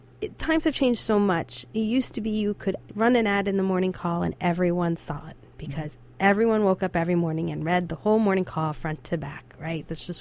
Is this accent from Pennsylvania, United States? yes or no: yes; Allentown, Pennsylvania, United States; I grew up in Allentown.